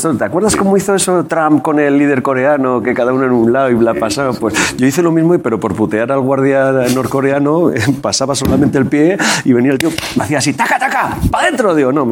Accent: Basque Country, Spain; bueno, siempre soy así. Además, soy vasco.

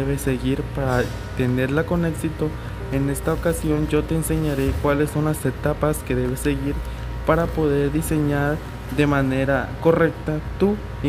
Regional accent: Villahermosa, Tabasco, Mexico; estudio la licenciatura en idiomas en la OJAT, soy de Villahermosa, Tabasco

